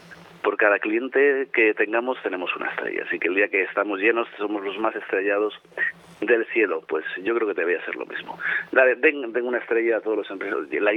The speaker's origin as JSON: {"language": "Spanish", "region": "Cantabria", "country": "Spain", "said": "hice un guiñito a mi tierra, hice un cocido lebaniego, que es el que se come en la zona de Pico de Europa"}